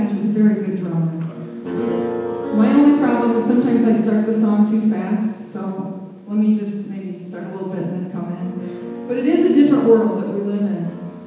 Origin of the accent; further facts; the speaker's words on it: Danville, Michigan, United States; I'm from Danville.